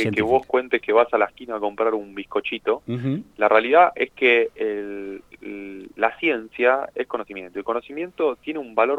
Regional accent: Avellaneda, Buenos Aires Province, Argentina; Yo soy de Avellaneda, así que quiero mucho. Todos mis amigos están allá.

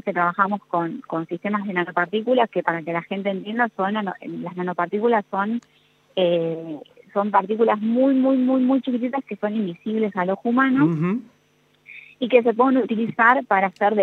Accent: Avellaneda, Buenos Aires Province, Argentina; now in Córdoba, Argentina; yo estoy en Córdoba hace bastantes años, pero soy de Avellaneda. Y soy egresada de la Universidad Nacional de Quilmes.

